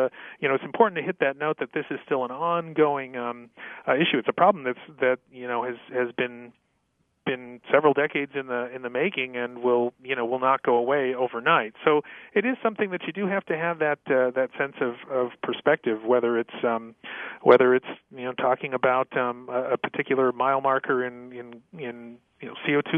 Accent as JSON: {"language": "English", "region": "New Hampshire", "country": "United States", "said": "One in France and one in my home state of New Hampshire"}